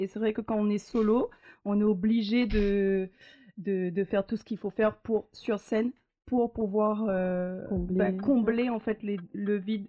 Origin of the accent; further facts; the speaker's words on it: Réunion, France; je viens de La Réunion, moi je suis réunionnaise, donc ça fait 4 ans que je suis en métropole.